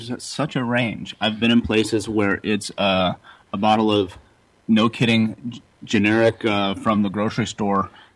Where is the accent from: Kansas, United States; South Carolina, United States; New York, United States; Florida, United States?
Florida, United States; Skyway Jack's is I'm from Florida. I've lived here my entire life, and I remember I'm just old enough to remember roadside attractions.